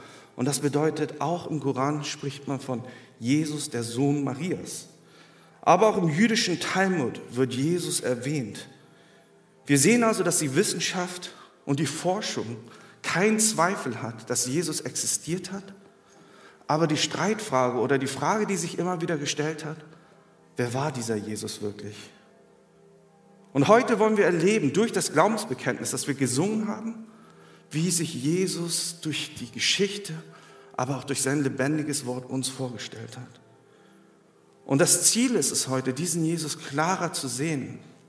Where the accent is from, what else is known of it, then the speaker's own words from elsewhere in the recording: Germany; Ich bin hier in Deutschland geboren, bin hier aufgewachsen, zur Schule gegangen.